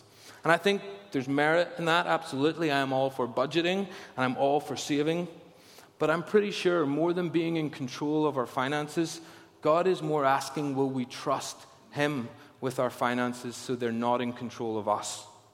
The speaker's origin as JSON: {"language": "English", "town": "Ballymena", "region": "Northern Ireland", "country": "United Kingdom", "said": "I'm from Ballymena. We like to get value for money."}